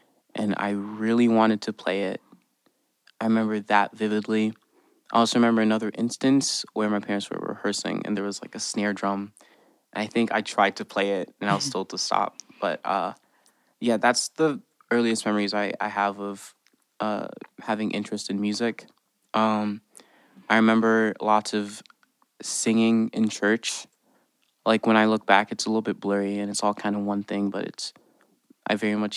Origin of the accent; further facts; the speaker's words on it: Republic of the Congo; Yeah, I grew up in the Republic of Congo. It was very hot. I really spent a lot of time outside.